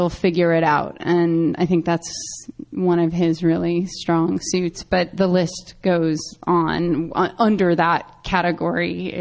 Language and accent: English; Midwest, United States; We are all from suburban-ish bedroom communities. Kirsten's from the East Coast. I'm from the Midwest, and Daryl's from the West Coast.